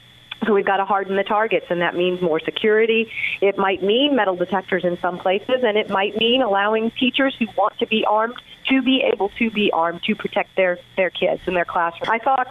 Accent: West Virginia, United States; now in Lake Havasu City, United States; My roots are rural. I grew up in West Virginia, and I live in Lake Havasu City.

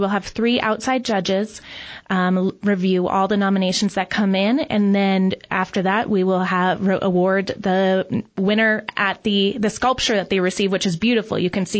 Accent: Prescott, Arizona, United States; So I was born and raised in Prescott, which is, you know, there's not that many of us left here.

